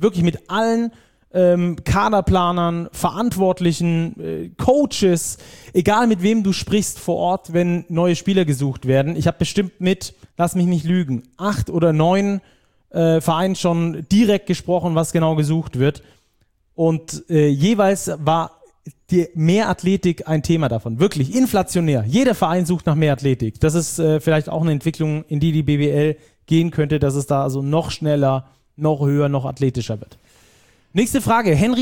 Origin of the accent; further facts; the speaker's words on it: Baden-Württemberg, Germany; accent: Swabian; also liegt nicht an meinem schwäbischen Akzent